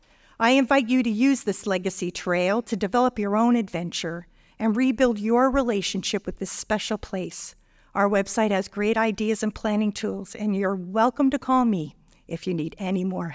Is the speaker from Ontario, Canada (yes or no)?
yes; Etobicoke, Ontario, Canada; Growing up in Etobicoke, my relationship with the lakes had a rocky beginning. My mom's from the north